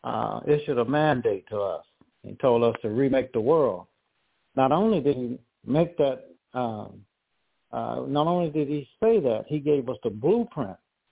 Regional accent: Detroit, Michigan, United States; I grew up in Detroit.

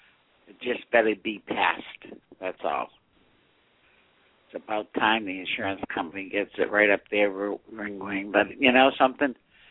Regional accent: Massachusetts, United States; I'm ashamed to say I'm from Massachusetts. Because now we are not the leading state in protecting our children.

